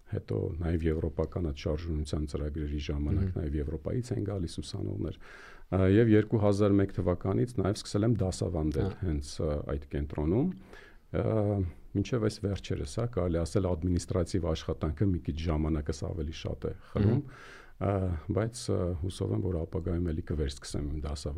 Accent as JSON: {"language": "Armenian", "town": "Maralik", "region": "Shirak", "country": "Armenia", "tie": "born there", "said": "Շատ լավ, ծնվել եմ Հայաստանում, Շիրակի մարզի Մարալիկ քաղաքում"}